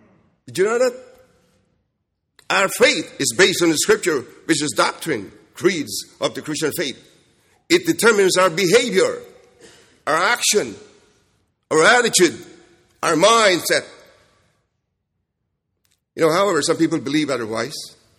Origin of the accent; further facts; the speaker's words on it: Kentucky, United States; accent: Kentucky; my Kentucky accent is somewhat difficult for you to.